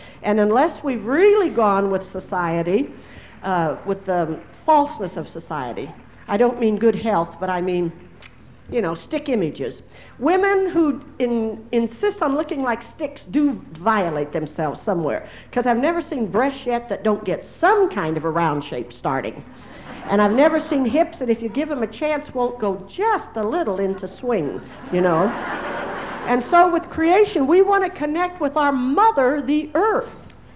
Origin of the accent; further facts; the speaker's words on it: United States; now I come from the Seneca, and one of our main creation stories is that the name of this country, the United States of America